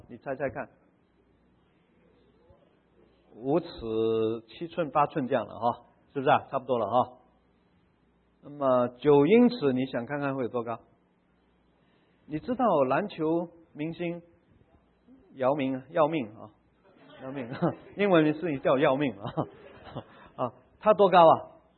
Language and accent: Chinese; China; 假如我们看我们中国人的这个什么三国演义啊，你也可以看见这个骂阵的这种场景